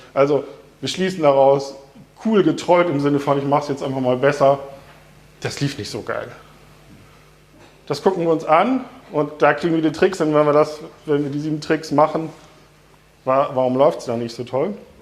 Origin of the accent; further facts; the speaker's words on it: Lübeck, Schleswig-Holstein, Germany; moved away as an adult; now in Hamburg, Germany; komme aus Hamburg, bin gebürtig aufgewachsen in Lübeck